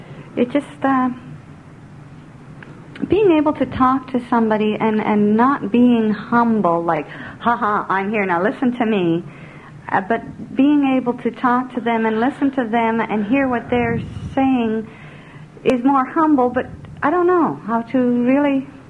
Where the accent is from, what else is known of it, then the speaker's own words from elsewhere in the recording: Guelph, Ontario, Canada; from Guelph.